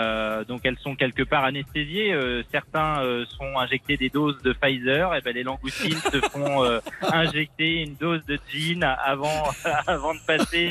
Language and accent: French; Normandy, France; Moi, je suis 100% normand. Hein. C'est très attaché à mon terroir. J'ai grandi en Normandie.